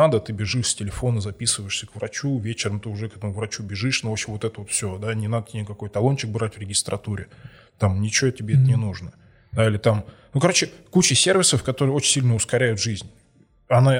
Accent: Moscow, Russia; я вот родился в Москве и вырос, и живу здесь, и не планирую пока никуда отсюда деваться

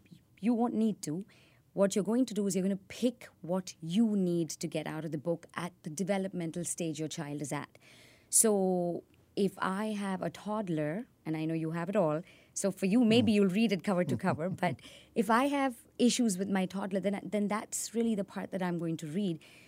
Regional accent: Dubai, United Arab Emirates; also born or lived in Pune, India; So I was born in India in this small town of Pune, which is very close to Mumbai, and but I moved to Dubai when I was about 7 years old. So that's really where home is, but went to an Indian school.

